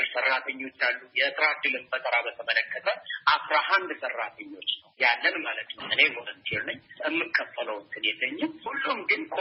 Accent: Ambo, Oromia, Ethiopia; moved away as an adult; also born or lived in Addis Ababa / Canada; አምቦ ተወልጄ ያደግኩኝ ለትምህርት አዲስ አበባ ገባሁኝ። ከዛ ሳንጨርስ ወጣ ወደ ሌላ ሀገር ወደ ካናዳ ገብቼ ተምሬ ኖሬ ነበረ።

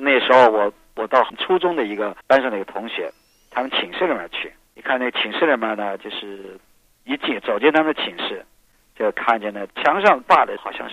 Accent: Chongqing, China; now in United States; 文革期间的武斗，我们老家是重庆的，像重庆那个武斗是全国闻名的

